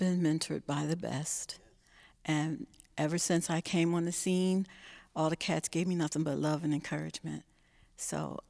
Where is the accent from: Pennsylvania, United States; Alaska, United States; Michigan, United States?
Pennsylvania, United States; Philadelphia; Being a nature girl, I grew up in Philadelphia and in North Philly. Fairmount Park was my playground.